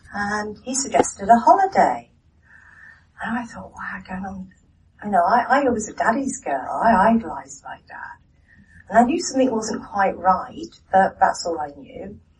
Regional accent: England, United Kingdom; born there; I was born in England, into a mad family, a mad English Catholic working class family.

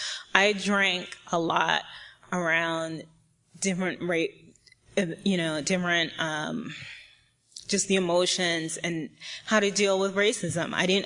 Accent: East Coast, United States; now in California, United States; because I'm from the East Coast, and when I moved to California, I'm really Black identified, and culturally it was so different for me being in California.

